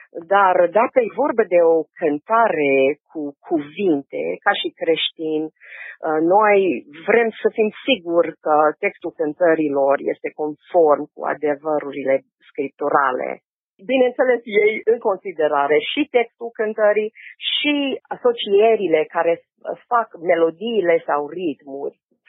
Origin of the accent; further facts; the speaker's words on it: United States; Tot ce vă spun e din perspectiva mea ca și americancă.